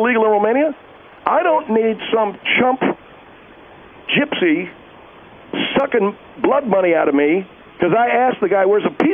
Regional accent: United States; And I come from the United States of America, made my house gay, and I'm gay and I'm married.

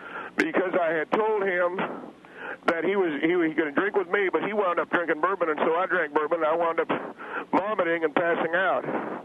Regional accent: Tennessee, United States; I come from Tennessee, and Tennessee is sipping whiskey country.

